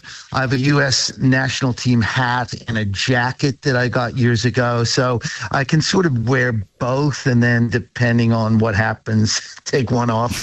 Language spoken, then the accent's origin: English; Portland, Oregon, United States; I mean, Seattle is a very progressive city, much like Portland, which is my hometown.